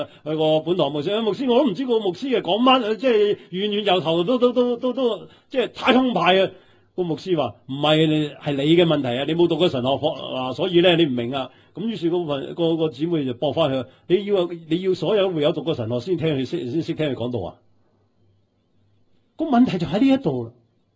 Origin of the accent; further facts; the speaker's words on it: New Territories, Hong Kong; 我在新界长大，好多啲蚊啊